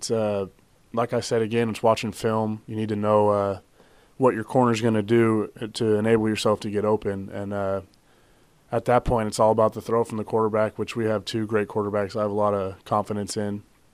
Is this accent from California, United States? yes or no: yes; California, United States; now in Alabama, United States; I would like to think it was pretty normal growing up out there. People out here in Alabama think that's kind of cool.